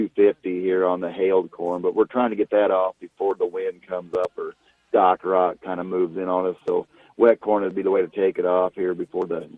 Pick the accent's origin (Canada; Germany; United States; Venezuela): United States; Holdrege, Nebraska; here, south central Nebraska, at my hometown of Holdridge.